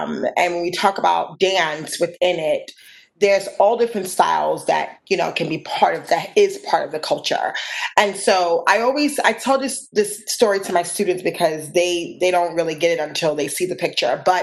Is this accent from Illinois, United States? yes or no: no; New York City, New York, United States; So growing up in New York City, it's part of the best parts of my life because it has shaped me to be the person I am today.